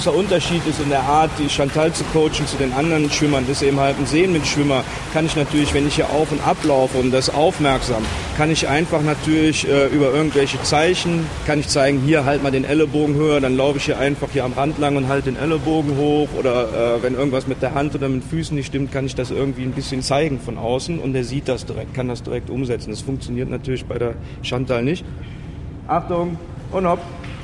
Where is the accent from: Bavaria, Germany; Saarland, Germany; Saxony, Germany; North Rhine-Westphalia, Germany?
North Rhine-Westphalia, Germany; now in Bern, Switzerland; Wie man vielleicht unschwer hört, ich komme aus Deutschland, ursprünglich aus der Nähe von Köln, daher auch ein bisschen vielleicht der Akzent, der ist unvergänglich.